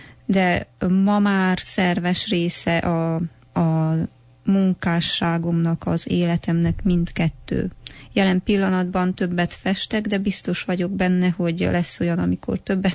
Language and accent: Hungarian; Romania; now in Canada; odahaza Romániában nincs az a rendszer, ami itt Kanadában nagyon jól működik